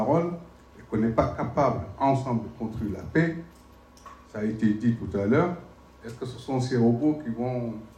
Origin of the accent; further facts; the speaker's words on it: Senegal; Alors, moi, je suis sénégalais